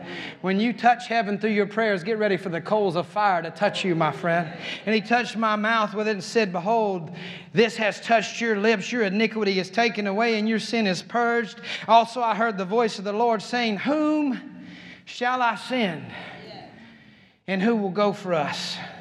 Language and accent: English; Claxton, Georgia, United States; "Drill Sergeant, I'm from Claxton, Georgia, the fruitcake capital of the world, Drill Sergeant."